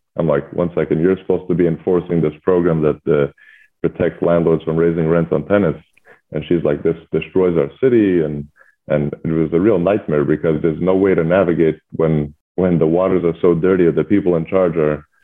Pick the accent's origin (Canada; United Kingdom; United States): Canada; Montreal, Quebec; Where am I from? I'm from Montreal, Canada.